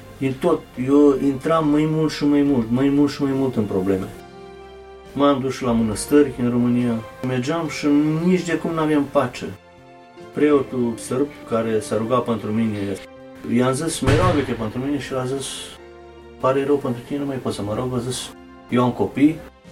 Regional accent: Kladovo, Southern and Eastern Serbia, Serbia; now in Vienna, Austria; Vin din Serbia, unde se vorbește românește, Cladova îi zice, vis-a-vis de turnul Severin.

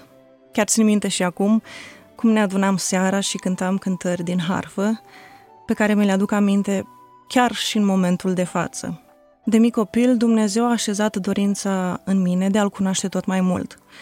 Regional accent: Suceava, Suceava County, Romania; born there; M-am născut într-o familie de oameni credincioși, în frumosul oraș Suceava.

